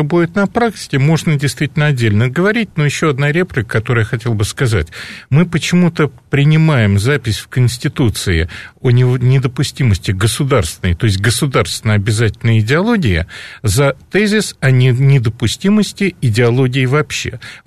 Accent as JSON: {"language": "Russian", "country": "Ukraine", "said": "поскольку так получилось, что я украинец"}